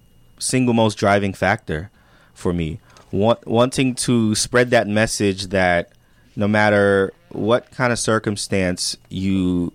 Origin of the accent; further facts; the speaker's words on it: New York, United States; Being hyper aware of all of your surroundings is something that I developed growing up in New York.